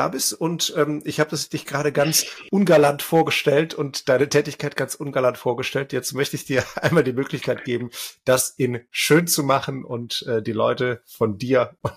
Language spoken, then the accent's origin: German; Aachen, North Rhine-Westphalia, Germany; ich komme vom Land, das ist hier nicht so verbreitet, wie es in meiner alten Heimat, da wo du auch herkommst, in Aachen ist.